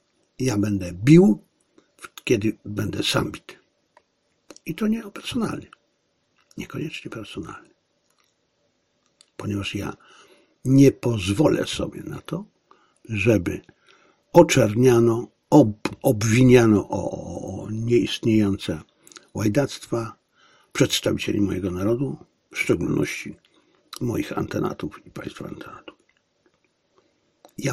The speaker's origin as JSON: {"language": "Polish", "country": "China", "second_language": "Polish", "said": "to ja, który jestem Chińczykiem, dlaczego mam to odbierać inaczej? Tym bardziej, że ja jestem stosunkowo świeżym chińskim nacjonalistą, oczywiście nacjonalistą z kontynentu"}